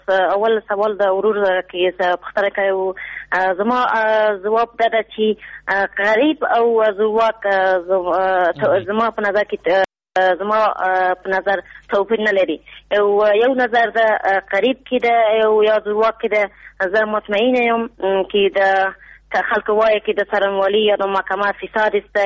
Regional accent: Ghor, Afghanistan; now in Kandahar, Afghanistan; زما اصلي ځای د غور ولایت څخه ده

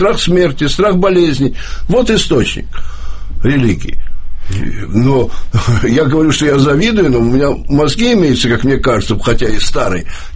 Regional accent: Russia; born there; first language ru; я в то же время в хорошем смысле даже российский патриот. Я здесь родился, это мой родной язык. Никогда не хотел никуда уезжать.

